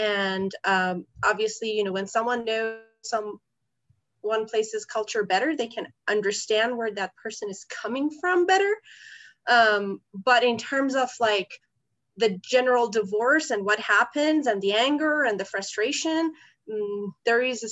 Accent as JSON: {"language": "English", "country": "Iran", "tie": "born or raised there", "moved": "as an adult", "said": "So I was born and raised in Iran. I lived there for 23 years, and I moved here 10 years ago."}